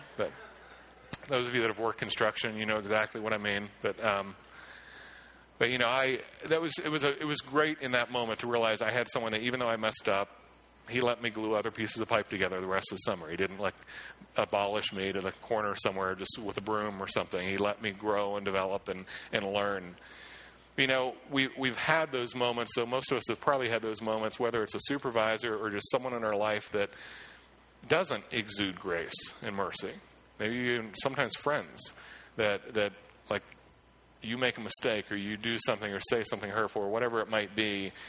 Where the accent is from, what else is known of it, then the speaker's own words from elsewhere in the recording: Clearfield, Pennsylvania, United States; I grew up in Clearfield, so we'd meet at the shop very early in the morning